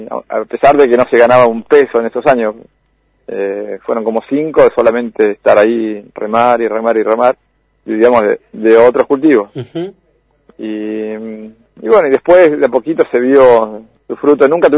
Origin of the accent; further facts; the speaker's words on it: Trevelin, Chubut, Argentina; yo soy de Trevelin, del lugar de los turistas.